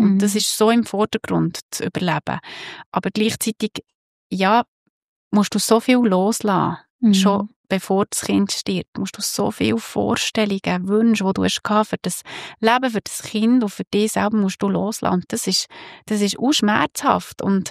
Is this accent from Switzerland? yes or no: yes; Switzerland; Und wir als Schweizer